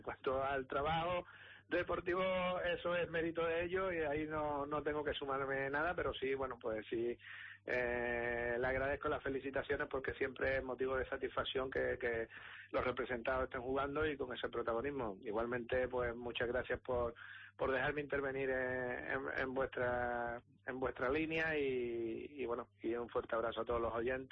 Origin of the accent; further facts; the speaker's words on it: Canary Islands, Spain; now in Cádiz, Spain; a pesar de residir, tener mi despacho profesional en Andalucía, concretamente en Cádiz, bueno, pues soy canario, nacido en Gran Canaria, viajo periódicamente para seguir el fútbol canario